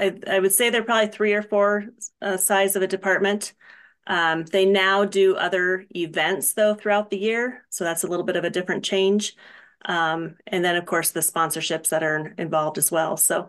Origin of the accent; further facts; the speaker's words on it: Sturgis, South Dakota, United States; I grew up in Sturgis, South Dakota. That's where I was born and raised.